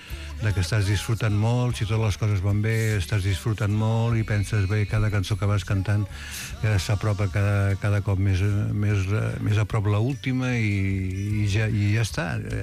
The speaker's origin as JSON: {"language": "Catalan", "town": "Barcelona", "region": "Catalonia", "country": "Spain", "said": "jo sóc de Barcelona, el que passa que tota la meva família era de Torà, el meu pare era de Torà, els meus tiets eren de Torà"}